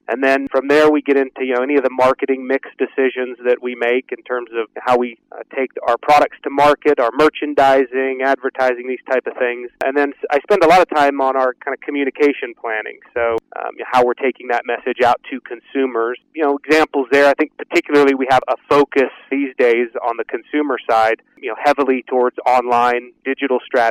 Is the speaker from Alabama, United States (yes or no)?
no; South Dakota, United States; So I'm from the great state of South Dakota.